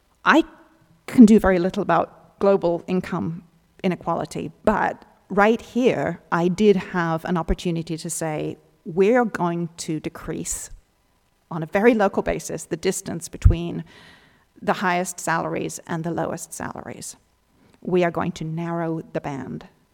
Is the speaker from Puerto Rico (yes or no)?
no; United Kingdom; You've heard of reading tea leaves, and I suppose as a British person I should be able